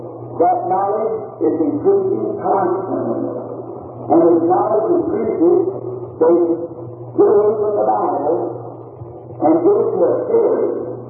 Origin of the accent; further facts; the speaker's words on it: Kentucky, United States; born there; I was born of a humble parent, born of the Catholic. I was born in Kentucky.